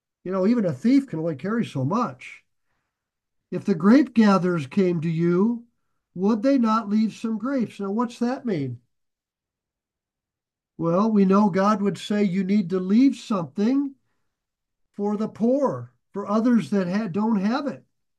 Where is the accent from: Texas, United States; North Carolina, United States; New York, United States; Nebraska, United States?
Nebraska, United States; And this is something I noticed growing up in Nebraska.